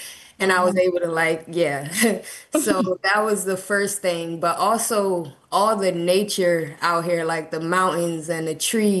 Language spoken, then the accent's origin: English; Washington, District of Columbia, United States; Like when I'm in DC, because I was born and raised in Southeast, it always feels like survival there.